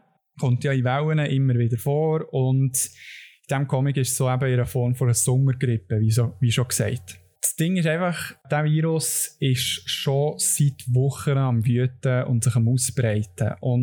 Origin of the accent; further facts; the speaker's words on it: Bern, Switzerland; jetzt gerade als Berner selber.